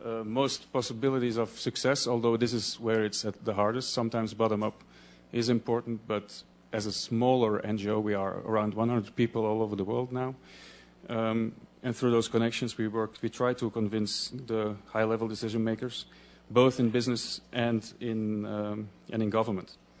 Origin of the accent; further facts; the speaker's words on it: Belgium; first language Dutch; English is a second language; It's my working language. It's not my mother tongue, by the way. My mother tongue is Dutch, which is the language spoken in half of Belgium, this very tiny country in the middle of Europe.